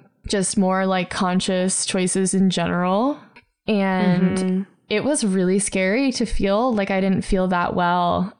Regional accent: Michigan, United States; So, so I grew up in Michigan. Like, I don't even know if our water drinkable.

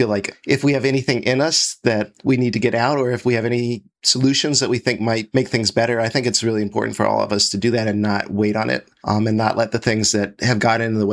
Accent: Columbus, Ohio, United States; I'm a philosopher from Columbus.

